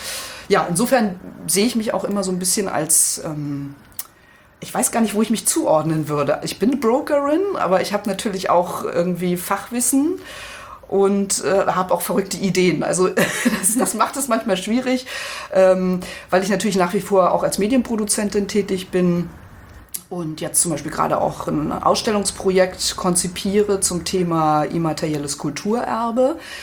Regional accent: Brandenburg, Germany; Ich komme ja ursprünglich aus dem Spreewald, wo ja die sorbischen Bräuche, die sorbische Kultur eine ganz große Rolle spielt.

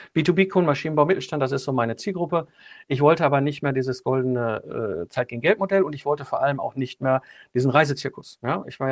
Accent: North Rhine-Westphalia, Germany; ich komme aus dem Ruhrpott und zwischen Kohle und Stahl aufgewachsen

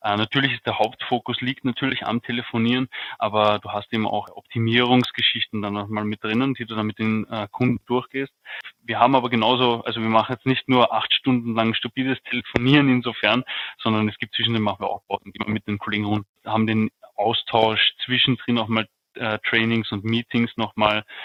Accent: Vienna, Austria; now in Burgenland, Austria; Ich bin 29, komme aus Wien, kürzlich jetzt ins Burgenland gezogen, leidenschaftlicher Pendler geworden

